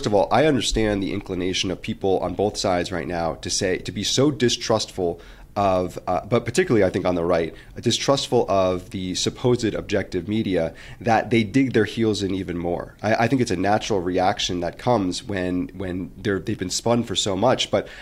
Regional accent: United States; It's part of just being an American, is we get to have these kinds of conversations

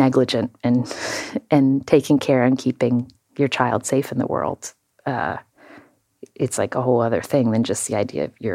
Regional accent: West Virginia, United States; growing up in West Virginia, the daughter of a doctor

